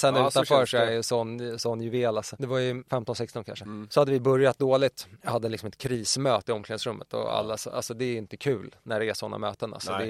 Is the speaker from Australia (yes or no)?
no; Finland; Jag är ju finländare.